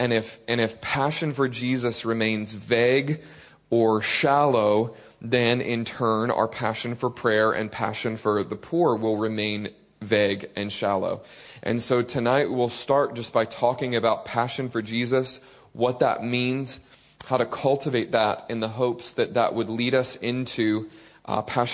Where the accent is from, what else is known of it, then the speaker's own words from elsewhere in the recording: United States; I pray that you will bear with my abrasive American accent for a little while